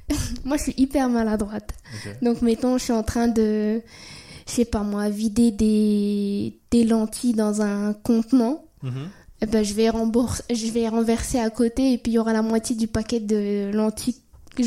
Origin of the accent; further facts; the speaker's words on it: Bourgogne-Franche-Comté, France; also born or lived in Algeria; now in Canada; avant d'arriver au Canada, j'étais en France. J'ai grandi en France. Je viens de Franche-Comté, c'est la région où on fait du comté, le meilleur fromage, et je suis née en Algérie.